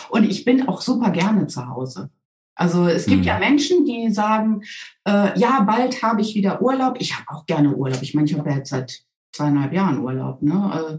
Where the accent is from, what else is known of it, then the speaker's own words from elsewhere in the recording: Solingen, North Rhine-Westphalia, Germany; Also ich komme ja aus der Großstadt Solingen, ne?